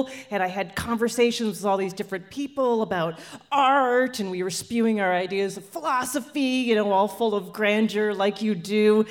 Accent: Calgary, Alberta, Canada; moved away; Growing up in Calgary, Alberta, Canada. Yeah, woo, interesting. I couldn't wait to leave.

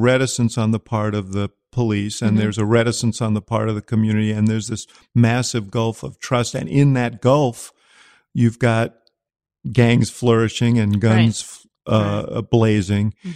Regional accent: Chicago, Illinois, United States; I come from Chicago.

